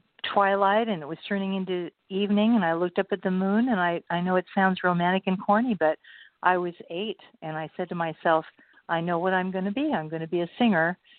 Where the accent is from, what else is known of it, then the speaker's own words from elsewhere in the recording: Los Angeles, California, United States; born there; also born or lived in Portland, Oregon; it was sort of back and forth between Southern California, where I was born. I was born in Los Angeles. And then my mother's family all lived in Portland, Oregon. So my parents were back and forth between California and Oregon many times.